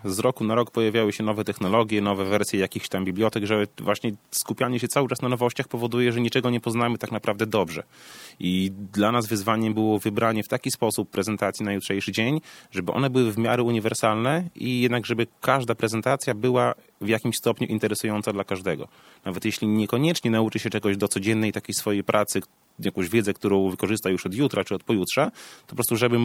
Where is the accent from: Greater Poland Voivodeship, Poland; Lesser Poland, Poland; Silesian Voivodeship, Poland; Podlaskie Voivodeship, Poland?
Podlaskie Voivodeship, Poland; Białystok; Zawsze jak się przedstawiamy, mówimy, że jestem z Białegostoku i tak dalej.